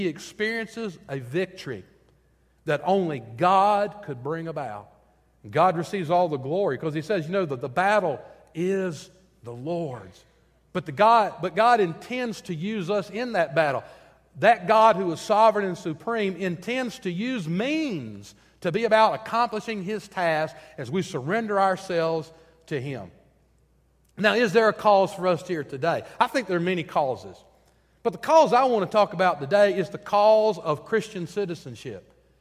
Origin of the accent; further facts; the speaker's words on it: Thomasville, Georgia, United States; because I'm from South Georgia, Thomasville.